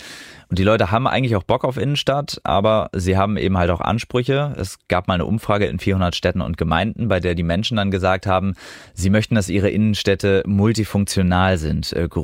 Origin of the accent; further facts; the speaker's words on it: Osnabrück, Lower Saxony, Germany; welcher Weltstar Wurzeln bei mir in Niedersachsen hat, nur knapp 50 Kilometer von meiner Heimatstadt Osnabrück entfernt